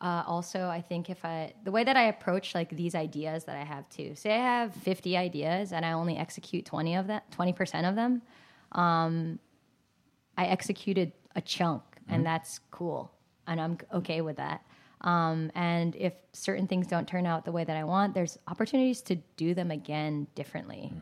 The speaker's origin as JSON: {"language": "English", "town": "San Jose", "region": "California", "country": "United States", "tie": "born or raised there", "said": "so what's it like growing up in San Jose with a big family?"}